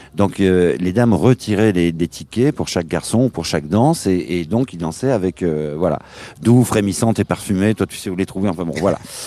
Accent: Perpignan, Occitanie, France; je suis descendu chez moi à Perpignan

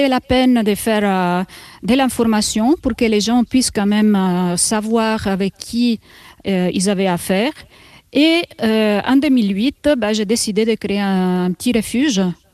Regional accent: Italy; now in Switzerland; Si vous avez reconnu un peu mon accent, vous saurez peut-être que je viens d'Italie. Puis je suis arrivée en Suisse avec mes lapins.

